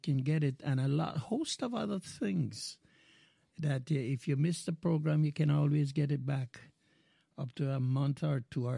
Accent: Mandeville, Manchester, Jamaica; moved away as an adult; And I spent my first 23 years in good old Jamaica.

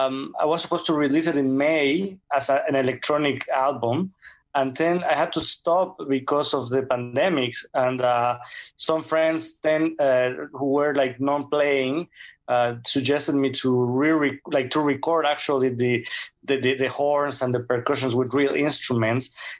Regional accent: Mexico; And I'm from Mexico, you know

